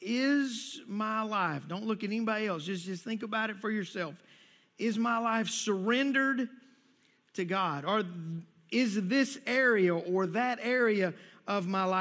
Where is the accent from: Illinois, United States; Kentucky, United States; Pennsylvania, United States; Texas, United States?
Texas, United States; Now listen, we're from Texas, and we know about wildflowers.